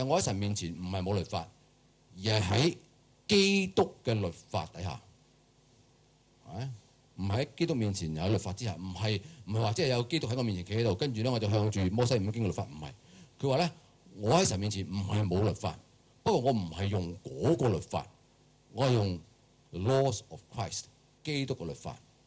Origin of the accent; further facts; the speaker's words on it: China; 即係猶太人嘅自大心理唔絕對唔比我哋中國人低嘅，係咪？